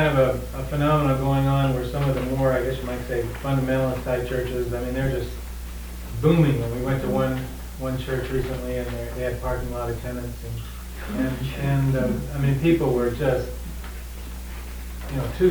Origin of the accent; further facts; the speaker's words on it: Los Angeles, California, United States; We're Presbyterians, and we're from Los Angeles, and we go to a church, a Presbyterian church